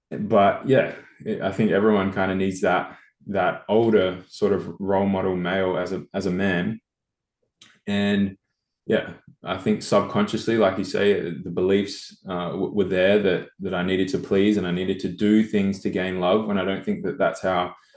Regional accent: Adelaide, South Australia, Australia; So to start, I guess I grew up in Adelaide, spent most of my early life in Adelaide until I was 18 and went to college.

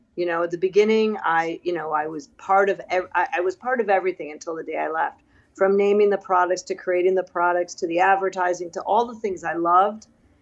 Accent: Chicago, Illinois, United States; You know, I grew up in Chicago in the 70s, and ever since I was a young kid, I just wanted to be pretty.

